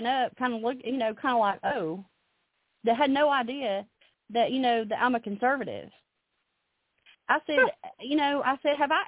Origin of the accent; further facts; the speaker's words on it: Alabama, United States; I am from Alabama, which is one of the reddest states in the United States of America.